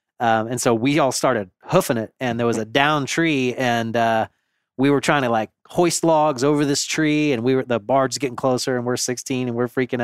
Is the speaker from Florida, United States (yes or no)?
yes; Florida, United States; I grew up in the Gulf Coast of Florida, and there was an intercoastal waterway built between the Choctahatchee Bay and a bay in Panama City.